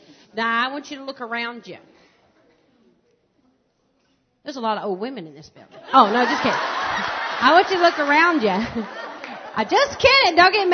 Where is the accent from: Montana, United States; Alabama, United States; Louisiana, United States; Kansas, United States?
Alabama, United States; Hi. I'm from Alabama. So I know what bless your heart means.